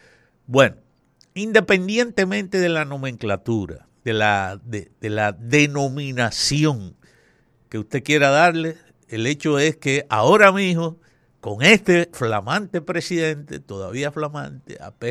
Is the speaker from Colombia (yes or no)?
no; Dominican Republic; como país, dominicanos, de aquí y de allá, debemos de recordar